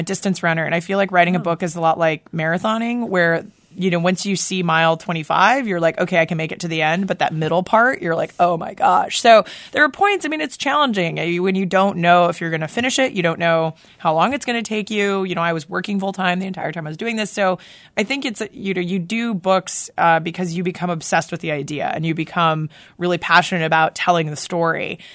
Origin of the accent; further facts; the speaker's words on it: Oregon, United States; and I grew up in Oregon where everybody's a runner.